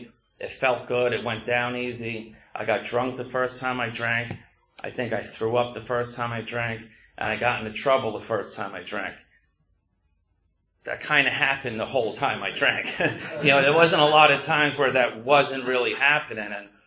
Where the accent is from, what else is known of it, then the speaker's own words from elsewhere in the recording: Bronx, New York, United States; I got sober in the Bronx. I'm from the Bronx, New York.